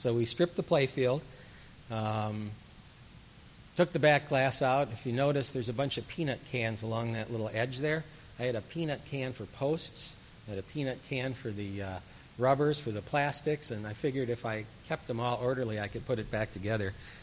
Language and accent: English; Wisconsin, United States; So obviously, growing up in Wisconsin, I was partial to the Attaballs.